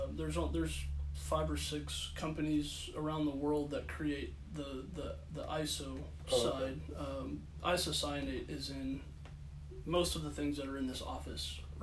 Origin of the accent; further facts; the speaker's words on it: Dallas, Texas, United States; I'm originally from the Dallas area.